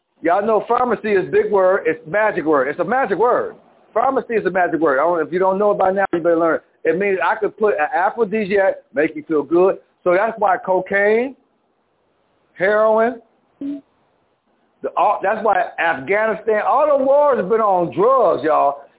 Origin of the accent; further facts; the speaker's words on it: Buffalo, New York, United States; we grew up on … in Buffalo because he had a family living in Buffalo called the Fishers.